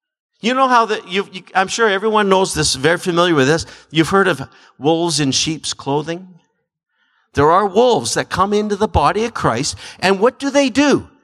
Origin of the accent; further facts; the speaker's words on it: Canada; I don't have any identity showing that I'm a Canadian.